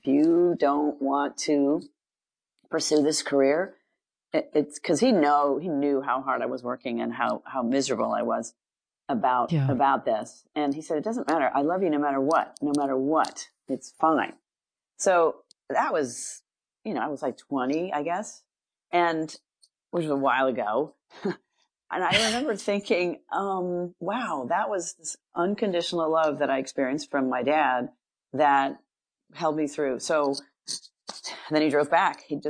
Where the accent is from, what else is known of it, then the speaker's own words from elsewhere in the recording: East Coast, United States; also born or lived in San Diego / Japan; Many people had always thought I was a West Coast gal because of just the way I am. But I'm not. I'm actually from the East Coast completely. And my family's still there, et cetera.